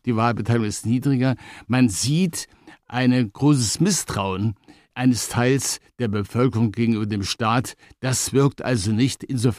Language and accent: German; Leipzig, Saxony, Germany; da ich ja Leipziger bin